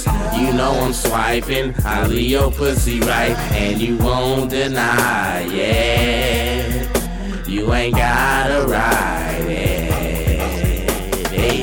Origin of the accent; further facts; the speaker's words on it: Berkeley, California, United States; Because I'm from Berkeley.